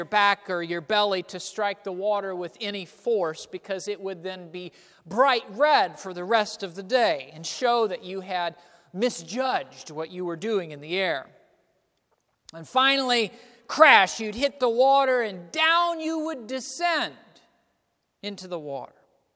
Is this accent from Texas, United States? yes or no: yes; Texas, United States; One of the pools where I grew up in Texas, it had that standard shallow end and deep end to it